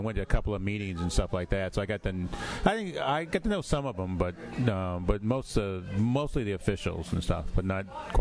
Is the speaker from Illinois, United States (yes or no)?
no; Mansfield, Ohio, United States; I'm working on some films about my hometown. I'm from Mansfield, Ohio, mm-hmm. so I have a whole body of work about how people were re-represented in my hometown